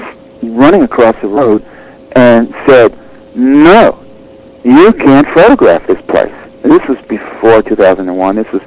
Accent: Virginia, United States; and I'm from Virginia, by the way, originally

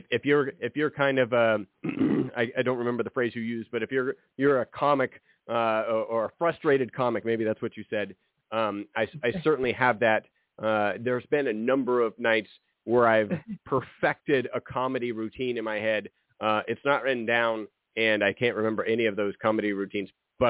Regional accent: Alabama, United States; born there; I was born in Alabama without a banjo on my knee.

